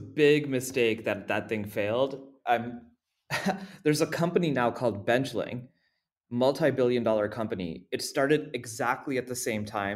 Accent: India; I grew up actually part in India.

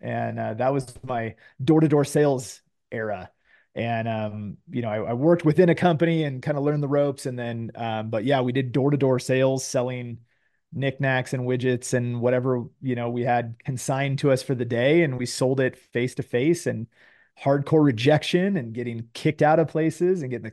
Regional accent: California, United States; I didn't grow up that far from you either. A couple right. hours in Northern California. I grew up in the Delta.

